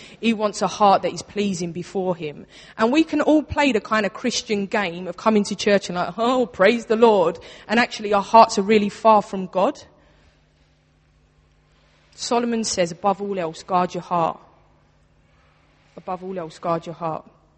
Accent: Bethnal Green, London, United Kingdom; I grew up in Bethnal Green.

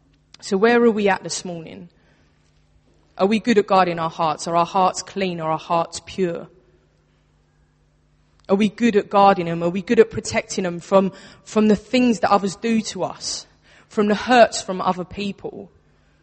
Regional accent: Bethnal Green, London, United Kingdom; I grew up in Bethnal Green.

